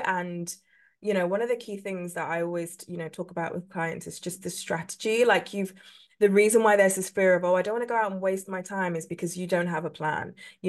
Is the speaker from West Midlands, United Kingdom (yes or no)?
no; London, United Kingdom; I am from London, England. This awful accent.